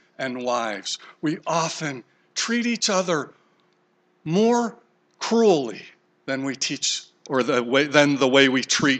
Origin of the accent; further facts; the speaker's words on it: Chicago, Illinois, United States; also born or lived in Taipei; I was born and raised in Chicago.